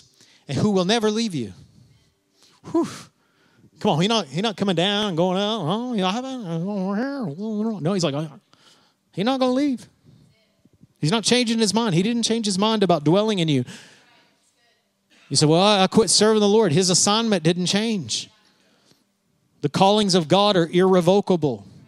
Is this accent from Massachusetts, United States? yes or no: no; Texas, United States; because I'm from West Texas, and that's still on me sometimes